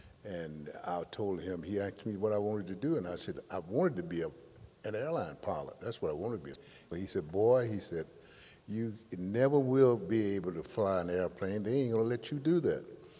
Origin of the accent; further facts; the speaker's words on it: Mobile, Alabama, United States; I was born in Mobile, Alabama, which was very segregated.